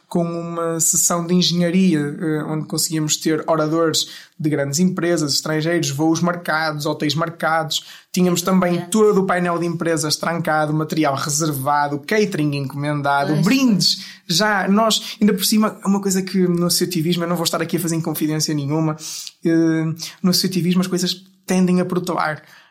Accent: Braga, Norte, Portugal; Eu que nasci, cresci, vivi em Braga, não conhecia uma outra realidade de viver, de dia-a-dia

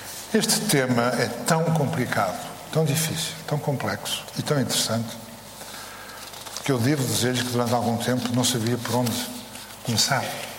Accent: Porto, Portugal; tenho muito prazer em estar aqui no Porto, na minha cidade natal

